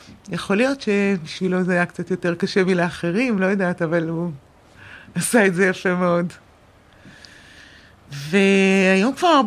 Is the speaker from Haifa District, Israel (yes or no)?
yes; Haifa, Haifa District, Israel; גדלתי בחיפה.